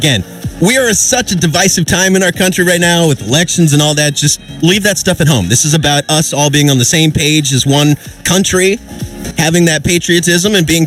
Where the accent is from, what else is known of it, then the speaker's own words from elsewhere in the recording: West Coast, United States; Now, Bob, you may not know this about Tara and I, but we grew up on the West Coast.